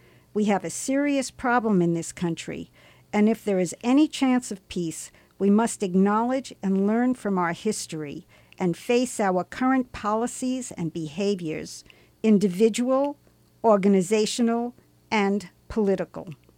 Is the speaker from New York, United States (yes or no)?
yes; New York, United States; I grew up in New York seeing those photographs and film footage that other witnesses had taken.